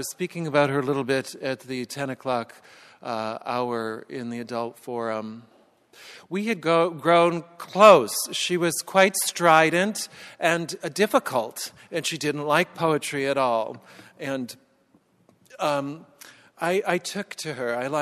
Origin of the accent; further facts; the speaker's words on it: Edina, Minnesota, United States; So you can see, I come a long way from Edina to San Pedro Sula.